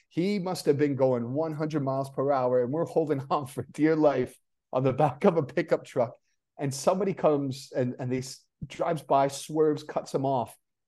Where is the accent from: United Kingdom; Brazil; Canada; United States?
Canada; And I'm Canadian, Scottish Canadian.